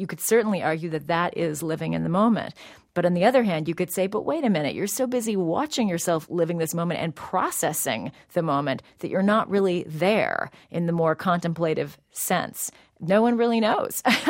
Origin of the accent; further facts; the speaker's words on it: San Francisco, California, United States; But, you know, I grew up in San Francisco basically in the 1970s, where the city was really drenched in a sense of what protest had meant in the 1960s